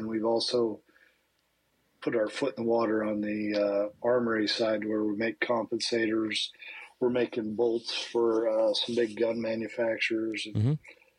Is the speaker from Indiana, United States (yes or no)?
no; Utah, United States; moved away; also born or lived in Henderson, Kentucky; I grew up in Utah, moved to Henderson, Kentucky, then moved up here to open an aluminum company.